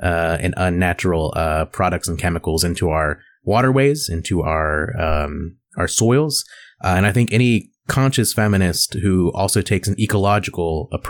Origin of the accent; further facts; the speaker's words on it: Scotland, United Kingdom; I'm a British man from the Western Isles.